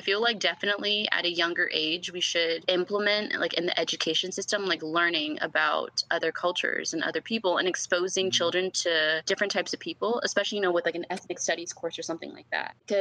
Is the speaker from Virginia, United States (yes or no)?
no; Fountain Valley, California, United States; also born or lived in Huntington Beach; I grew up in Orange County. And, I mean, you guys probably know that Orange County is predominantly white. I grew up in, like, Fountain Valley, Huntington Beach, and those areas are pretty white.